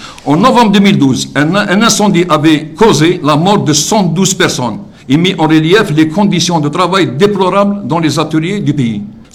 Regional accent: Algeria; Et c'est pour ça que chez nous, en Algérie, pourquoi je dis ça quand même, j'arrive chez nous

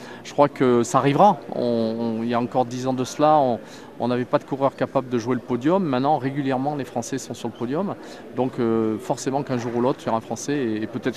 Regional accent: Briançon, Provence-Alpes-Côte d'Azur, France; born there; Oui, moi je suis né à Briançon

